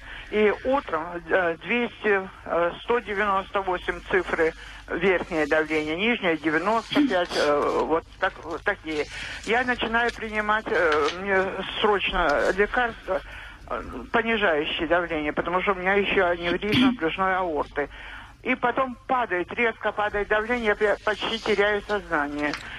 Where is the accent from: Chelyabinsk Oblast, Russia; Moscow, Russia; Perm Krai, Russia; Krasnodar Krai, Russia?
Moscow, Russia; Я москвичка